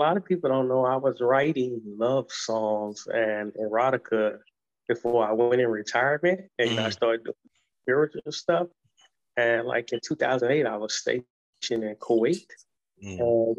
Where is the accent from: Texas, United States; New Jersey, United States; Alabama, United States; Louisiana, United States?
Alabama, United States; Honestly, I got what they call a Southern charm. I'm from the United States, but a country, Southern state called Alabama.